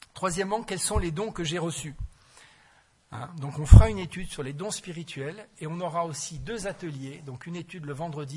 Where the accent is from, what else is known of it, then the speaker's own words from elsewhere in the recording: France; en général, chez nous, en France, on fait des petits immeubles, 10 étages.